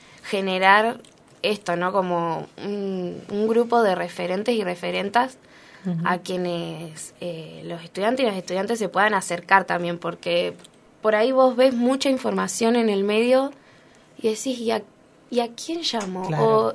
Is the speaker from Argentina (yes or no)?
yes; Tres Algarrobos, Buenos Aires Province, Argentina; Tres Algarrobos, provincia de Buenos Aires.